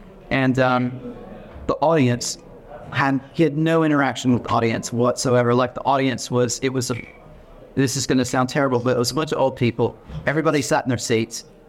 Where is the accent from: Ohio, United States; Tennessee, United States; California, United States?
Tennessee, United States; Memphis; but I grew up in Memphis and it's home of the blues and Beale Street, and you know, we always saw live music and acts performing.